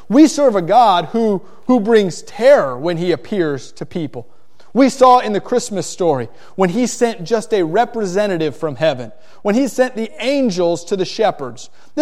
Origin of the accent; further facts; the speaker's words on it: Florida, United States; I'm from South Florida, and I love the water, the ocean. I hate the beach, but the ocean is wonderful. I like the warm waters of South Florida much better than the cold waters of Westlake.